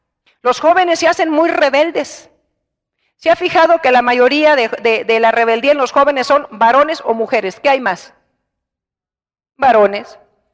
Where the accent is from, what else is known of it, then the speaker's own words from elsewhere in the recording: Monterrey, Nuevo León, Mexico; lo que rige a la gente norteña, a los regiomontanos, cuando yo era, vivía allá y siendo regiomontana